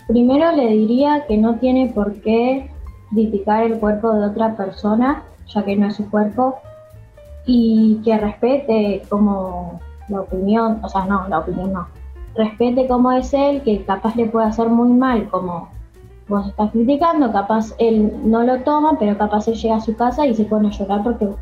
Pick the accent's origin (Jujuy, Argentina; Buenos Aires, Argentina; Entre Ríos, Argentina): Buenos Aires, Argentina; Barrio Norte; voy a la escuela Fragata Libertad a la 1911 y soy de Barrio Norte.